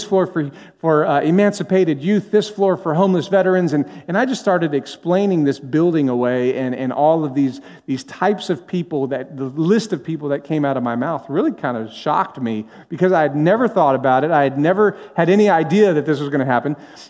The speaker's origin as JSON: {"language": "English", "town": "Los Angeles", "region": "California", "country": "United States", "tie": "born or raised there", "said": "Growing up in Los Angeles, I knew the stories, but I had never been to the Dream Center."}